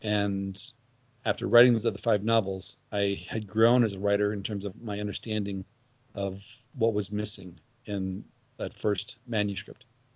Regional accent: Missouri, United States; I grew up in Missouri in the 1970s.

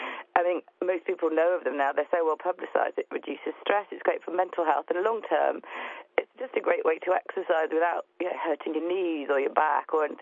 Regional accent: Chester, North West England, United Kingdom; I come from Chester, so we're very lucky to have Wales nearby, so North Wales, the Welsh Coastal Path.

